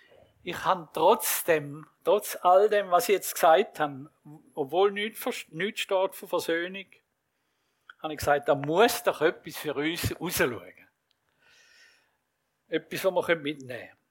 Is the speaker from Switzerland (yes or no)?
yes; Switzerland; am anderen Tag sind wir Schweizer zusammengekocht